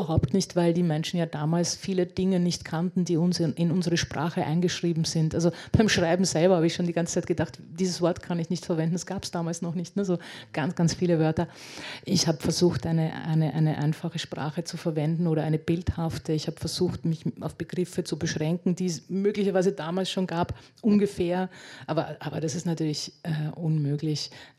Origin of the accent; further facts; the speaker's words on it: Czechia; Der sollte aus Tschechien stammen, aus einer Klippe in der Nähe meiner Heimat.